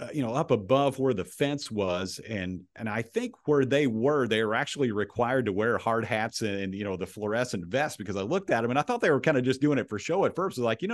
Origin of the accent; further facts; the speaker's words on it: Kentucky, United States; I'm from Kentucky. So, I mean, that probably tells you all you need to know about my love for the game.